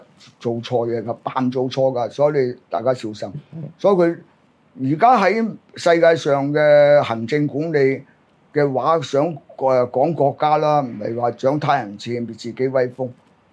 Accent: China; 我自己身為中國人，成日都希望我哋國家咧一定要搞與和為貴

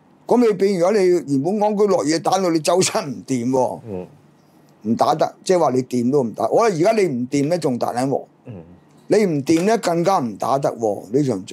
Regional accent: China; 我作为中国人、 我唔需要同你俄羅斯講語氣。

